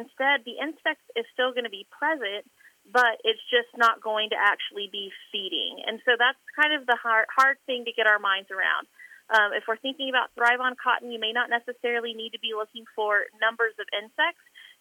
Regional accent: Georgetown, Texas, United States; I'm from Central Texas, so I'm from Georgetown, Texas. If you think of Georgetown, Texas today, it is not the same place that it was when I grew up.

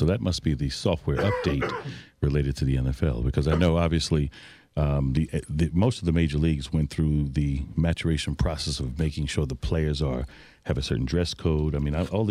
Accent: Mount Vernon, New York, United States; also born or lived in Boston; I was born there in Boston, but I grew up in, you know, New York, Mount Vernon.

